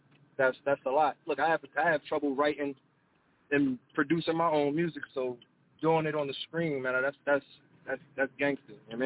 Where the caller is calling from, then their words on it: Philadelphia, Pennsylvania, United States; I'm calling from Power Hill, otherwise Philadelphia.